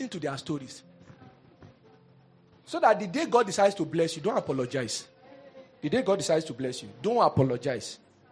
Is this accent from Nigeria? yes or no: yes; Ohafia, Abia, Nigeria; I'm from Ohafia.